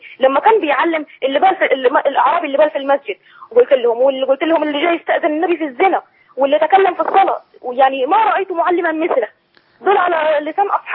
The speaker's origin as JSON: {"language": "Arabic", "town": "Daraw", "region": "Aswan Governorate", "country": "Egypt", "said": "من اسوان مركز دراو."}